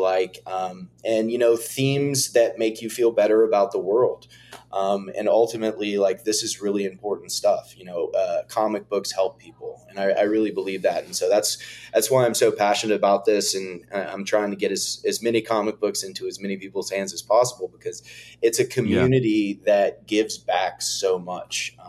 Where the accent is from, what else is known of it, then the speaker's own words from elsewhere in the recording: Fort Worth, Texas, United States; So I'm originally from Fort Worth, Texas.